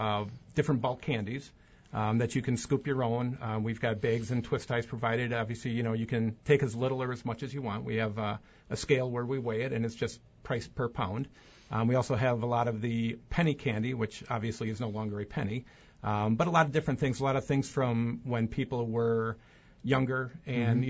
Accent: Wisconsin, United States; I grew up in the Fox Valley. I'd been away for about 25 years, moved back about 3 years ago. Happy to be back home, too.

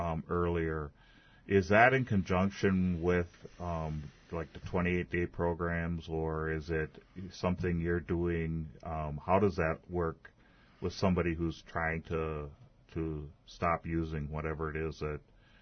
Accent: United States; Can you explain to us what Oriental medicine is versus what I'm familiar with in growing up in the United States?

